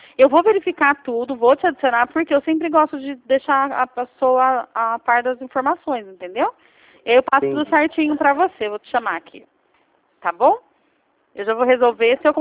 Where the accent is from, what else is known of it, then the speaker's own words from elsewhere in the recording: Campinas, São Paulo, Brazil; Eu sou de Campinas, São Paulo.